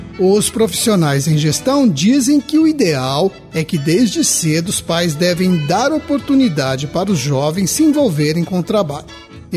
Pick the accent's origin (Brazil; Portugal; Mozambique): Brazil; Quinta do Sol, Paraná; para o Valeriano, de Quinta do Sol, lá da minha terra